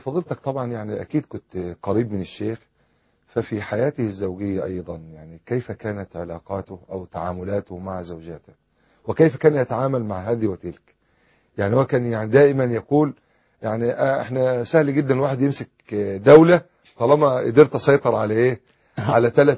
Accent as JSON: {"language": "Arabic", "town": "Damietta", "region": "Damietta Governorate", "country": "Egypt", "said": "يعني مع مسجدنا في دمياط كبير ونفس التفصيلة بالضبط"}